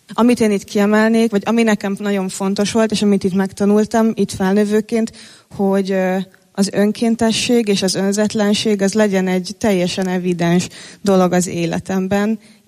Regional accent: Budapest, Hungary; beleszülettem Kápmegyerbe, itt nőttem fel

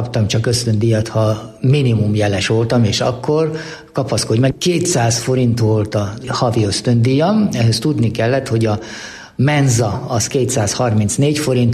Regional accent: Újkígyós, Békés, Hungary; also born or lived in Budapest / Pusztanagyoszlár; Ott nevelkedtem 5 éves koromig, majd aztán átkerültünk Békés megyébe Újkígyósra, ahol a Wenckheim uradalomban kapott édesapám állást, és az újkígyósi Frigyes Majorban laktunk 1946-ig.

